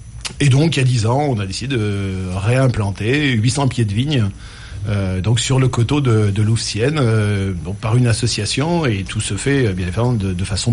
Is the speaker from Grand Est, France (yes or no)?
no; Nouvelle-Aquitaine, France; moi je suis originaire du nord du Limousin